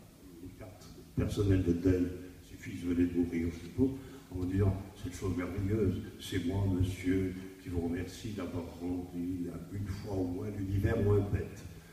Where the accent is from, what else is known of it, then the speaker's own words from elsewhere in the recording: Bordeaux, Nouvelle-Aquitaine, France; born there; Vous avez vu, je suis né à Bordeaux